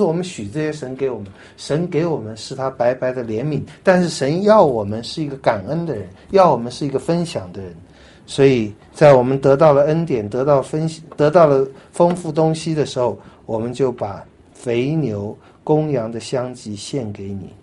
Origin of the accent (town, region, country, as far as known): Taiwan